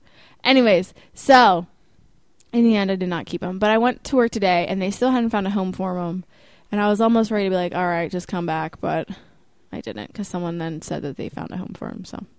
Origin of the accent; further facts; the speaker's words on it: Pennsylvania, United States; moved away; I travel a lot because obviously everyone knows I'm not from here. I'm from Pennsylvania.